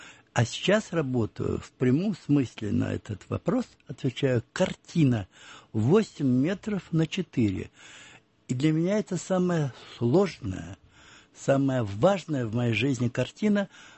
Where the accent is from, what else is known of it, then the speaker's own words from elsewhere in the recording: Saint Petersburg, Russia; а я родился и вырос в Петербурге, пережил блокаду